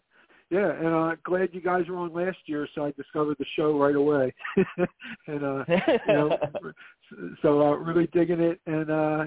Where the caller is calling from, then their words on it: Philadelphia, Pennsylvania, United States; calling from Philadelphia.